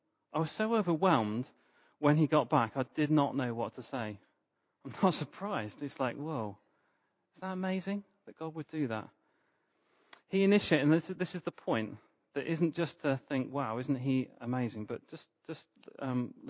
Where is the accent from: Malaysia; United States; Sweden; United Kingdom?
United Kingdom; Because actually it's very un-British. We start thinking, oh, this sounds a little bit like prosperity gospel, and we're a bit uncomfortable with this as British people.